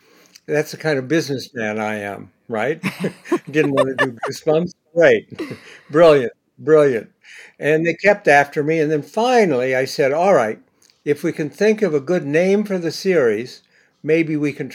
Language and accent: English; Bexley, Ohio, United States; I grew up in Bexley.